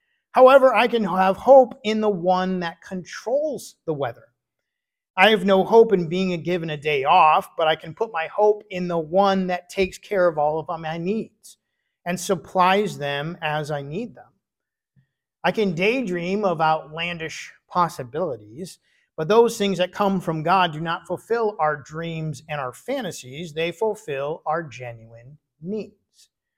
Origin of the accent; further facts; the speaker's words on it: Michigan, United States; Now, when I was growing up in Michigan, the expectation of snow during the week, we were all got very excited.